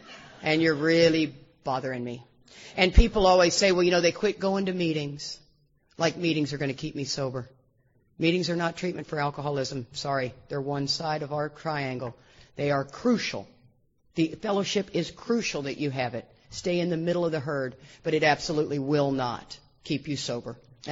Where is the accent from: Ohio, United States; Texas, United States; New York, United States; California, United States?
Texas, United States; you know, I'm from Texas. I am not from the South. Let's make that clear. I am from Texas.